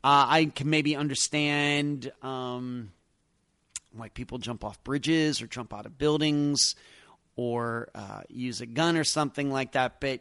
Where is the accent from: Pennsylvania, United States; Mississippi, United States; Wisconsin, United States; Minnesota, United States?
Pennsylvania, United States; Leechburg; in a town called Vandergrift, which is in Westmoreland County, and which is near where I grew up in Leechburg